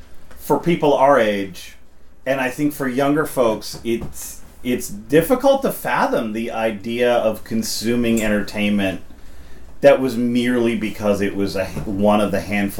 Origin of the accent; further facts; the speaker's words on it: New York City, New York, United States; Granted, growing up in New York City, we had some UHF stations.